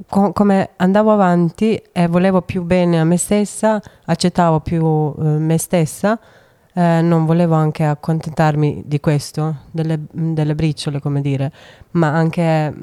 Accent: Dubrovnik, Dubrovnik-Neretva County, Croatia; Italian is a second language; now in Italy; Io sono dalla Croazia, da Dubrovnik, sud.

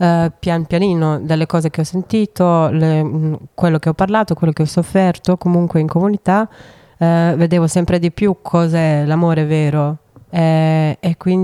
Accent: Dubrovnik, Dubrovnik-Neretva County, Croatia; Italian is a second language; now in Italy; Io sono dalla Croazia, da Dubrovnik, sud.

